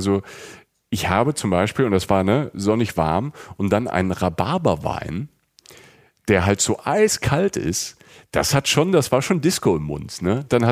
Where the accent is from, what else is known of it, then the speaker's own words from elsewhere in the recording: Rhineland-Palatinate, Germany; Ich weiß ja, ich komme aus der Pfalz, da gab es auch lang schlechten Wein.